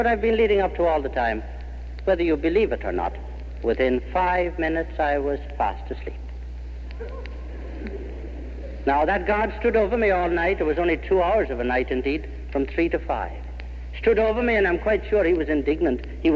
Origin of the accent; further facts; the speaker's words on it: Dublin, Leinster, Ireland; even though I'm from Dublin.